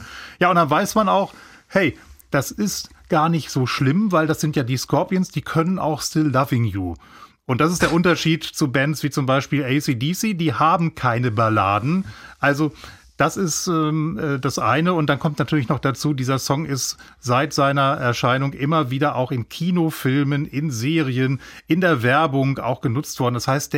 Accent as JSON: {"language": "German", "town": "Hanover", "region": "Lower Saxony", "country": "Germany", "said": "Ja, ich bin Hannoveraner, nehmt es mir nicht übel."}